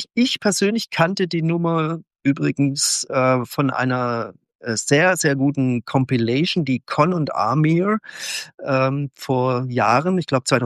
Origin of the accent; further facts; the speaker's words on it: Leonberg, Baden-Württemberg, Germany; born there; also ich bin ja gebürtig aus Leonberg, eine Vorort, sagen wir mal, von Stuttgart.